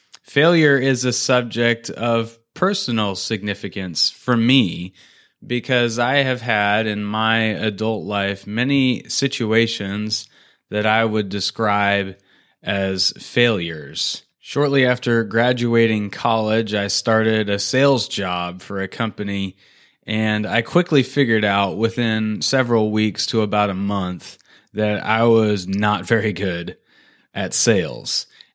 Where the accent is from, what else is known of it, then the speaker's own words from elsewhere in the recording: Salem, Oregon, United States; I ended up moving to Salem, Oregon, which was my hometown, the city I grew up in.